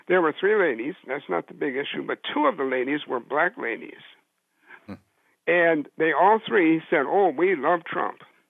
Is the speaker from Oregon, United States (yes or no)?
no; Grand Rapids, Michigan, United States; I grew up in Michigan, Grand Rapids, Calvin College.